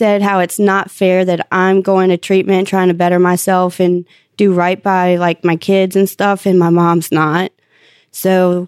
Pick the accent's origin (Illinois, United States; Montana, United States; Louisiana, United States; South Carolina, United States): Louisiana, United States; I'm from Louisiana, so I've been around drugs now and doing drugs since I was 15.